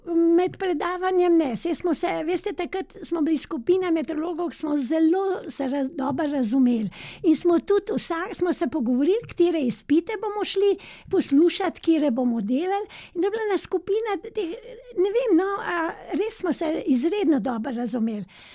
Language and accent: Slovenian; Zagorje, Central Sava, Slovenia; now in Ljubljana, Slovenia; Jaz sem rojena na deželi v Zagorju in tam je bilo tako, ne.